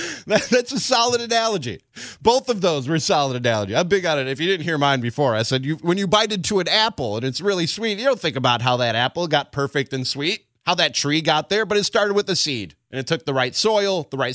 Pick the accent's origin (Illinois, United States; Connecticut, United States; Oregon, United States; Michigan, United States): Illinois, United States; Chicago; Born and raised in Chicago, man.